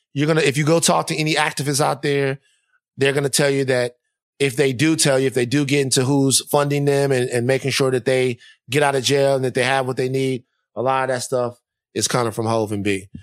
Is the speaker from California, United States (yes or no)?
no; Baton Rouge, Louisiana, United States; I bleed purple and gold because I'm from Baton Rouge.